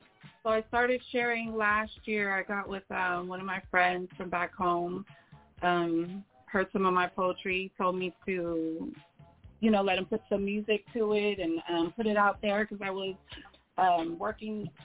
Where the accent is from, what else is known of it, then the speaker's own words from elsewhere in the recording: Sacramento, California, United States; I'm from Sacramento, California.